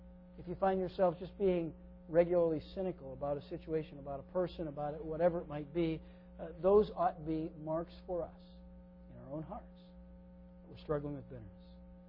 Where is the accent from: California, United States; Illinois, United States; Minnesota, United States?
Minnesota, United States; when we grew up in Minnesota, I was never a big trapper